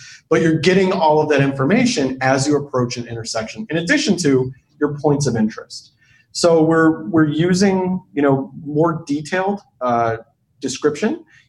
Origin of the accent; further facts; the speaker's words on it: Chicago, Illinois, United States; I'm here from Chicago.